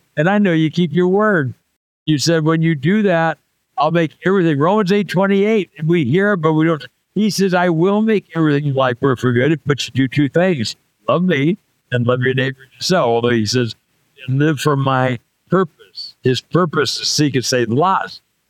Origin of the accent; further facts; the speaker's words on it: California, United States; born there; I was born in Southern California. Are you kidding me? I was born into a Christian family.